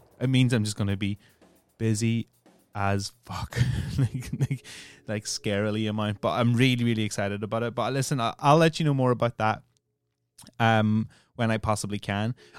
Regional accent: Ireland; I'm Irish. I should be having a drink.

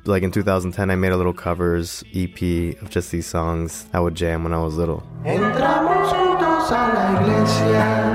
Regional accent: Florida, United States; born there; My parents were both born in Ecuador. They moved to New York. And then I was born in Florida. They moved to Florida. They honeymooned and stayed.

